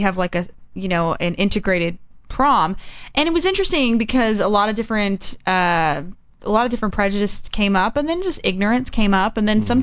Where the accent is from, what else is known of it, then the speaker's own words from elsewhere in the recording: the South, United States; Because I'm from the South. I'm from the Bible Belt, and there's just such a bad rap